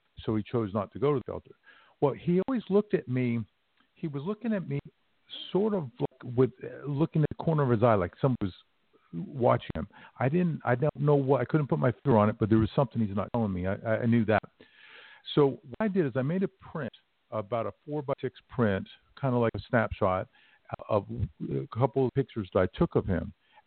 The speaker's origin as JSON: {"language": "English", "region": "New York", "country": "United States", "said": "My father went to Cooper Union, and we're from New York"}